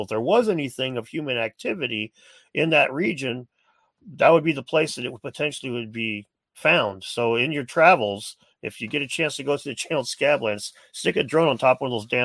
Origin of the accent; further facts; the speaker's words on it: Missouri, United States; Yeah. I grew up near St. Louis, and they raised a bunch just to build the city.